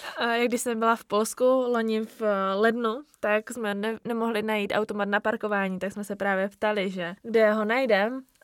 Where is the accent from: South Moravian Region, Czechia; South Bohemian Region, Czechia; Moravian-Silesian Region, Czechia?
South Moravian Region, Czechia; Brno; Říkám, no já jsem z Brna.